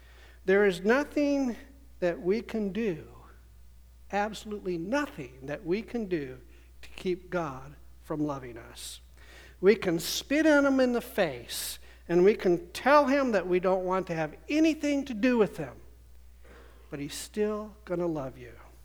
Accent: Arizona, United States; And I grew up in Arizona, and there we have many Indian reservations.

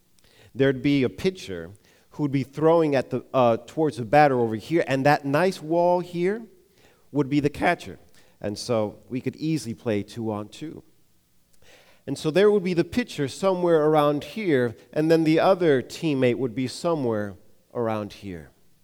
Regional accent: Long Island, New York, United States; Growing up in Long Island, New York, this place was a place that I would frequent quite a lot from sixth grade through eighth grade

